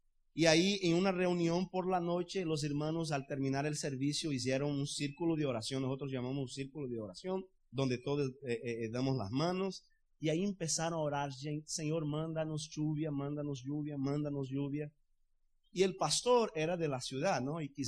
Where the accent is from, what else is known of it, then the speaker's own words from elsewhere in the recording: Pernambuco, Brazil; En el estado de Pernambuco, que es el estado donde nosotros somos originarios de Brasil, tenemos el litoral muy bonito, ¿ok? Y tenemos, adentro del estado, tenemos una área desértica.